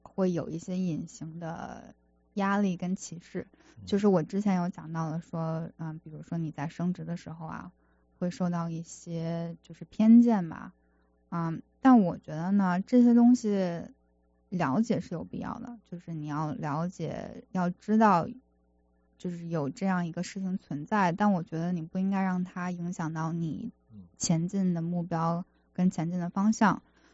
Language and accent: Chinese; China; 所以我个人作为少数的那个中国人在公司，